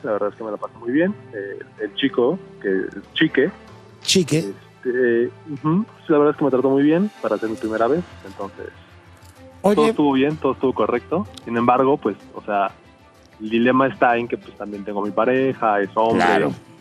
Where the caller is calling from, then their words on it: Azcapotzalco, Mexico City, Mexico; De Azcapotzalco, Ciudad de México.